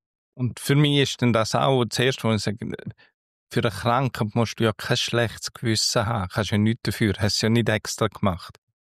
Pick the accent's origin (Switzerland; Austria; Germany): Switzerland; da sind wir Schweizer und Schweizerinnen absolute Weltmeister.